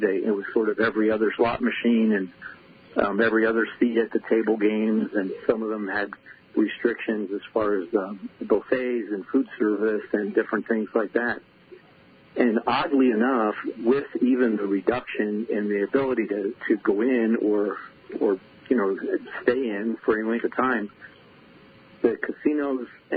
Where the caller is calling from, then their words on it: Westerville, Ohio, United States; Westerville, Ohio, right near Columbus.